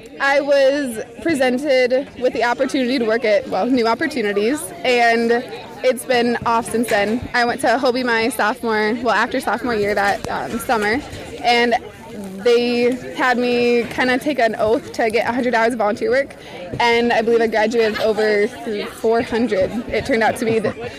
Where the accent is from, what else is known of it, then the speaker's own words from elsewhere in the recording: Audubon, United States; I am from Audubon, and I just graduated.